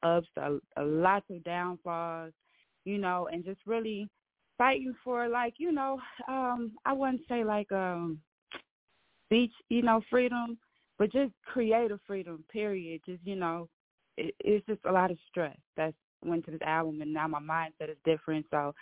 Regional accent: Illinois, United States; growing up in Illinois, and I always been a poet.

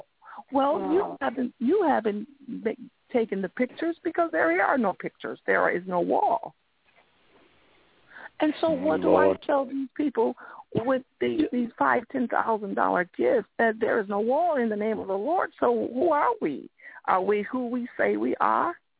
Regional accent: Michigan, United States; the city where I'm from Michigan. I wasn't raised in Detroit, but I was a known preacher in Detroit, a young preacher, evangelist in Detroit.

